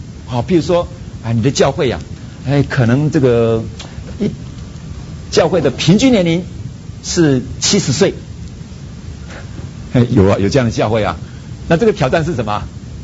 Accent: Kaohsiung, Taiwan; 比如说我是来自高雄，那高雄是一个工业城哦，有很多重工业工厂在那个地方

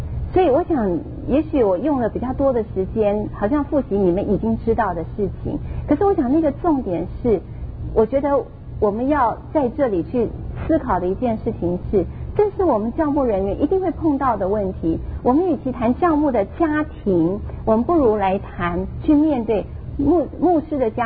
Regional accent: Taiwan; 特别我们在台湾长大的，我们敢不敢去反击我们的老师？

